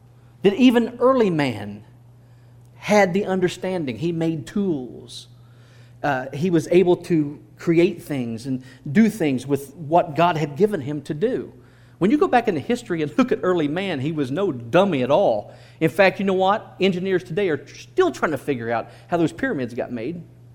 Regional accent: Ohio, United States; This is in America, in my hometown back in Ohio, years ago.

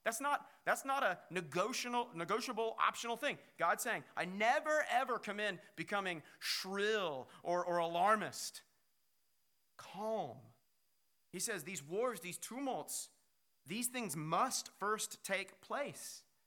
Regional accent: Kansas, United States; As a lot of you know, I grew up in Kansas, and as you're probably aware, Kansas does not have these things called oceans. Not a lot of water. I'm from the southwest corner of Kansas, so literally we have a river bed with no water in it.

